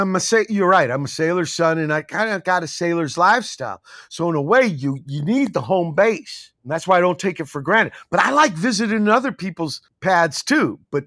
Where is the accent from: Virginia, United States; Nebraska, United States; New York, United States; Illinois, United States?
Virginia, United States; I'm from Virginia.